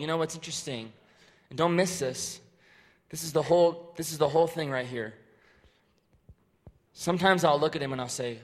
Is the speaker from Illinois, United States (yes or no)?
no; Seattle, Washington, United States; born there; So I'm a huge Seahawks fan. I was born in Seattle.